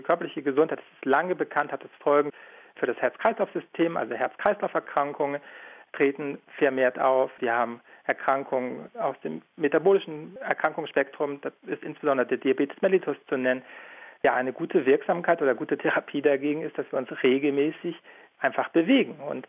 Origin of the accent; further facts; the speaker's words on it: Switzerland; ich komme ja hier aus der Schweiz